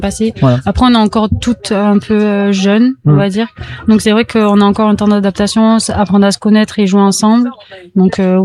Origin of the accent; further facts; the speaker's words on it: Toulouse, Occitanie, France; Je viens de Toulouse à peu près.